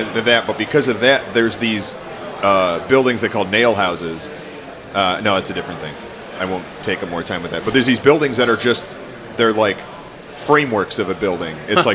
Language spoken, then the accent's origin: English; United States; Yeah, it's not racist because we're American.